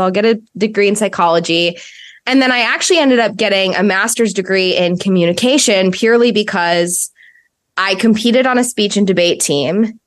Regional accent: Sweden; I do speak Swedish. My family lives over there. I'm Swedish.

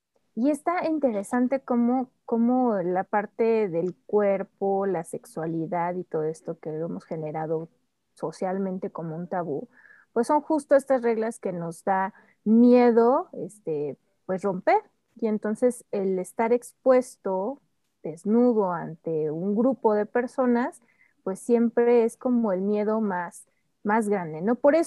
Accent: Mexico; la mayoría somos mexicanos

